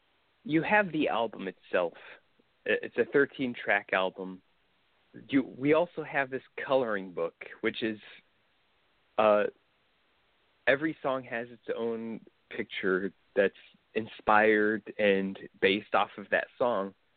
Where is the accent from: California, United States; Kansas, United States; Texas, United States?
Kansas, United States; I do live in the Kansas City area. I grew up kind of outside of the Kansas City area, kind of in a more rural area of Kansas. But yeah, I've lived here almost a vast majority of my life.